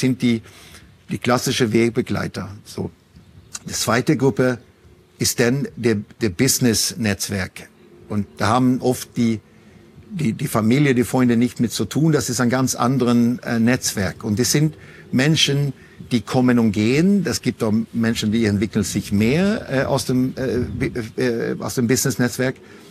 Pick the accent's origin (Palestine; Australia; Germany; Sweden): Sweden; dass ich als Schwede es ziemlich komisch finde in Deutschland, weil Deutschland schreit nach Vorbilder, aber lässt eigentlich keinen zu